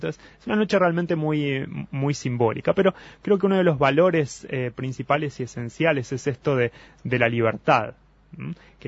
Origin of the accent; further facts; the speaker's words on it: Argentina; now in Uruguay; yo soy argentino, estoy aquí en Uruguay hace 3 años